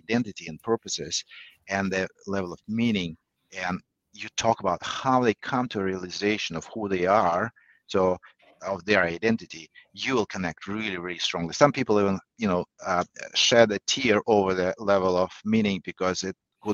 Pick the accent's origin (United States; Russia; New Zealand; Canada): Russia; Saint Petersburg; English is a second language; I'm an immigrant, but I grew up in Russia. So we are Europeans in St. Petersburg.